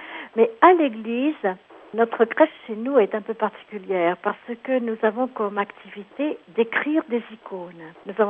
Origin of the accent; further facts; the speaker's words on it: France; now in Rome, Italy; puisque je suis française d'origine.